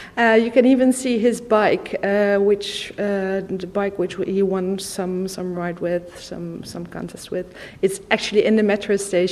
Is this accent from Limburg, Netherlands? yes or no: no; Amsterdam, North Holland, Netherlands; now in Brussels, Belgium; In fact, I grew up in Amsterdam, so I lived through that a bit.